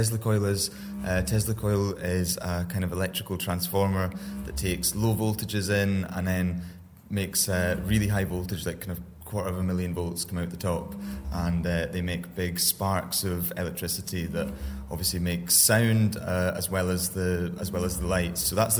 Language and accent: English; Glasgow, Scotland, United Kingdom; I'm from Glasgow